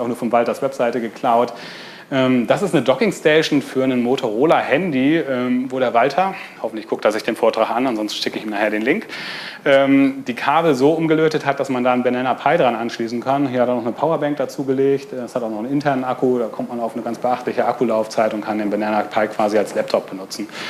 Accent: Hamburg, Germany; ich komme aus Hamburg

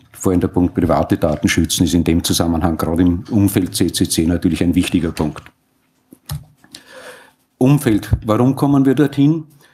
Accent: Austria; accent: Austrian; Vielleicht noch zur Anmerkung für alle, die meinen Dialekt oder Einschlag österreichischer Aussprache nicht verstehen.

